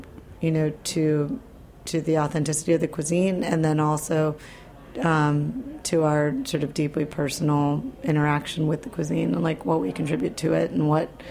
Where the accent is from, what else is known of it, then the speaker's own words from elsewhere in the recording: Midwest, United States; I grew up in the Midwest. My parents are from Argentina